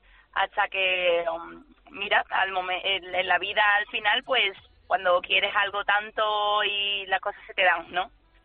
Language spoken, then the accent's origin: Spanish; Seville, Andalusia, Spain; en mis primeras canciones también digo que soy de Triana. Siempre la verdad que meto de dónde soy, porque estoy orgullosa de ser andaluza.